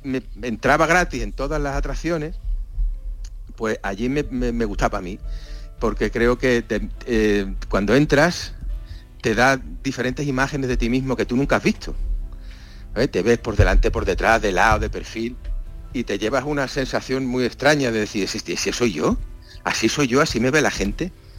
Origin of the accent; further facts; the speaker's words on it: Espartinas, Andalusia, Spain; now in Madrid, Spain; yo soy madrileño, me fui mucho jovencito, siendo un chiquillo, me fui a Sevilla, Espartinas, y luego he vuelto a Madrid, pero la semilla del sur yo la llevo en el corazón